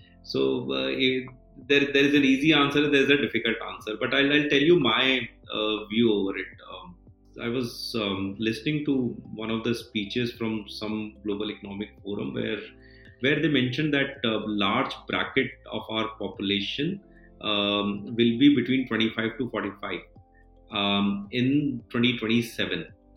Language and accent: English; Ajmer, Rajasthan, India; I come from Ajmer